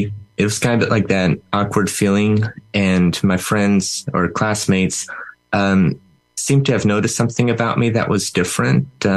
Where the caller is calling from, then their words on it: California, United States; Orange County, California.